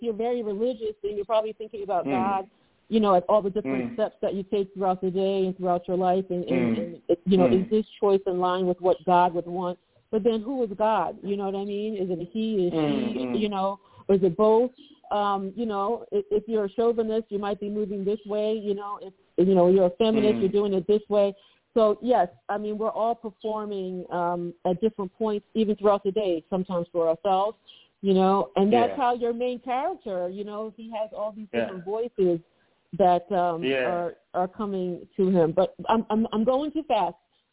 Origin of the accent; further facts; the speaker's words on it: United States; Like, I'm American, right? What do I know?